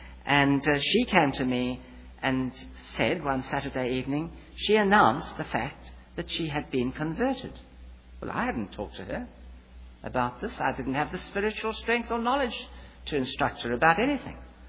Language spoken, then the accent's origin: English; South Africa; now in United States; I come from South Africa originally